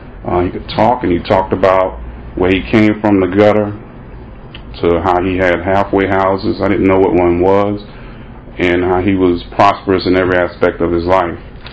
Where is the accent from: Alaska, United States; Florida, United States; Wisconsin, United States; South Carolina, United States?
Florida, United States; Jacksonville; I grew up in Jacksonville, Florida. So, welcome to the guy, Jacksonville Beach. I grew up on the west side, I-10 and McDuff.